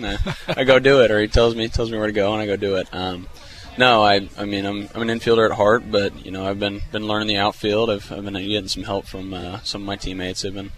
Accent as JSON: {"language": "English", "town": "Liberty", "region": "Missouri", "country": "United States", "said": "I'm from Liberty. I mean, that's kind of a pipeline for Northwest."}